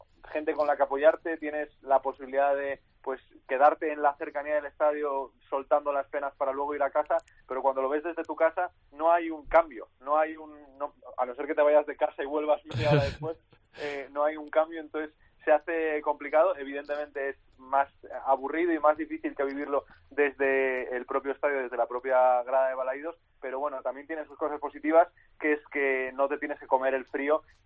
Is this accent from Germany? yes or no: yes; Germany; Sí, yo soy alemán … no sé si os acordáis, aunque él es eslovaco, mi padre es alemán, mi familia es alemana